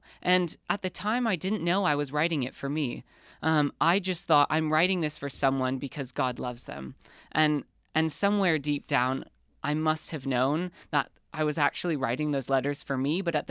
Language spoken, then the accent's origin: English; Penn Yan, New York, United States; I grew up in Penn Yan, New York.